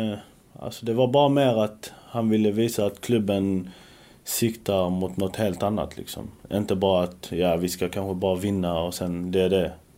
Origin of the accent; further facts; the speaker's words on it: Helsingborg, Skåne, Sweden; Sen kommer jag från Helsingborg också.